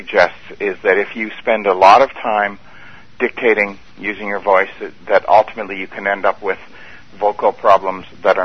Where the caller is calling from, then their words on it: Kingston, Ontario, Canada; I'm calling from Kingston, Ontario, Canada.